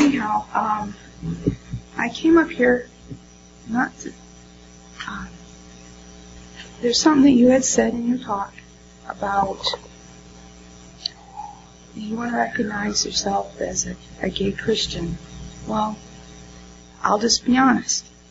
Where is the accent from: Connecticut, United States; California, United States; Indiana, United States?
Indiana, United States; I grew up in Indiana, 75 miles away from Brian White, who died of AIDS.